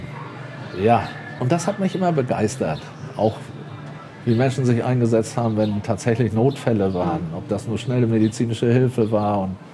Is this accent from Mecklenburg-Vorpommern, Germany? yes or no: yes; Zingst, Mecklenburg-Vorpommern, Germany; Und auch in gewisser Weise geboren. Ich bin hier geboren in Zingst.